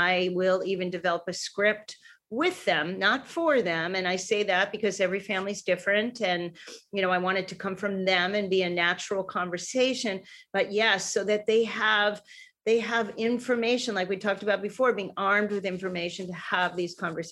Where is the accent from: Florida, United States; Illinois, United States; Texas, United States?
Florida, United States; I come from Florida. If we're afraid of hurricanes, kids are afraid of hurricanes.